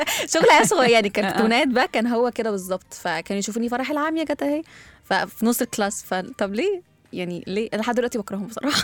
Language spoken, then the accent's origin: Arabic; Egypt; يعني كلنا كمصريين بنقولها